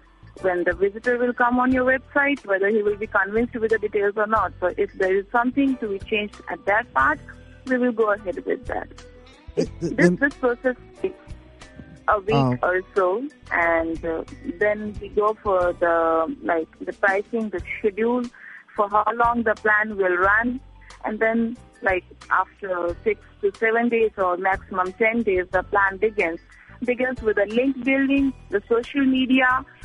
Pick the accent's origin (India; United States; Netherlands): India; I'm from India.